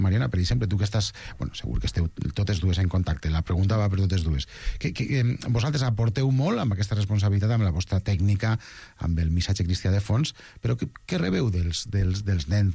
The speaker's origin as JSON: {"language": "Catalan", "town": "Castelló", "region": "Valencian Community", "country": "Spain", "said": "Jo soc de Castelló, ja, igual m'ho noteu una mica per l'accent, i allà l'esplai no existeix massa"}